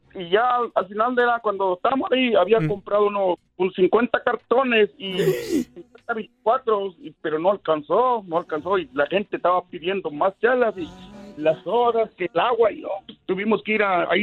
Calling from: New Jersey, United States; Desde New Jersey.

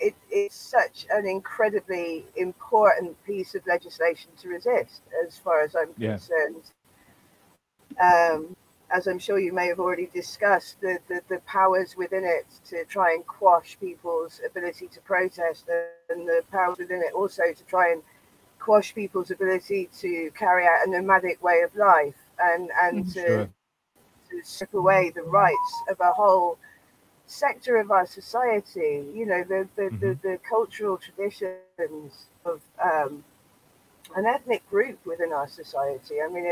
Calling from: North West England, United Kingdom; I'm calling in from Cumbria.

